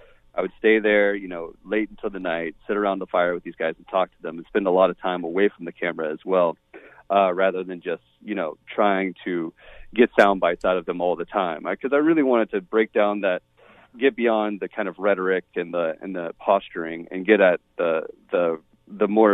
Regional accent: the South, United States; I come from the South and I grew up in a very conservative area

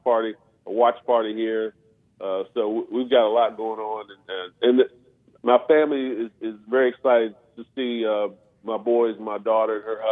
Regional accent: Charlotte, North Carolina, United States; let the people in Charlotte know that we still want to support the community and how proud we are to be from Charlotte here.

